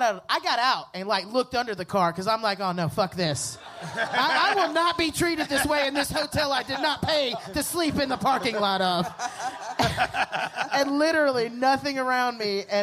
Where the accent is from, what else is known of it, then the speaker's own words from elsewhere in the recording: Columbia, South Carolina, United States; Born and raised in Columbia.